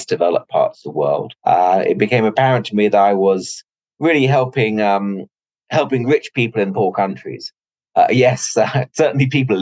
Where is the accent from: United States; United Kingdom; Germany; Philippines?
United Kingdom; East of England; also born or lived in London; I grew up in England. I was born in London. I spent a lot of my childhood in Cambridgeshire, which is a suburban slash sort of rural area about an hour north of London.